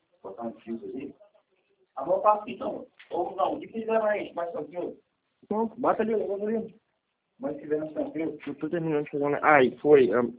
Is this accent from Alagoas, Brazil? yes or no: no; Santa Maria Madalena, Rio de Janeiro, Brazil; Porque eu sou de Santa Maria Madalena, aí pode ser Madalena, se não me engano.